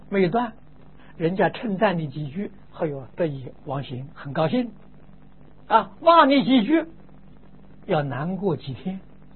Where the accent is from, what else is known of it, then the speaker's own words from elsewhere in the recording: China; 我们中国人常讲的人情债啊